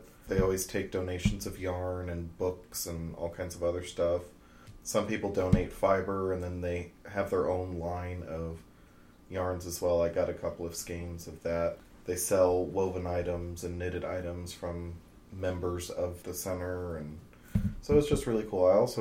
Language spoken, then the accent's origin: English; Kentucky, United States; We were talking about where I was from, and I said I was from Kentucky.